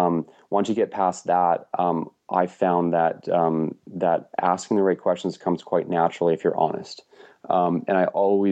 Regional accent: Vancouver, British Columbia, Canada; I'm from Vancouver.

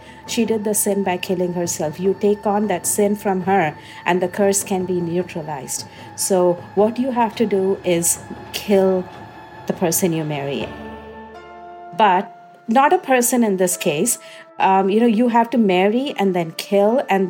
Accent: India; moved away as an adult; now in United States; I am a queer person, and growing up in India, it was hard being what I am in this body

